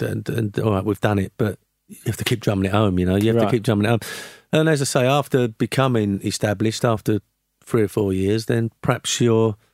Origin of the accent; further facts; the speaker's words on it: Canning Town, London, United Kingdom; also born or lived in Forest Gate; I was born in Forest Gate, brought up in Canning Town, West Ham boy.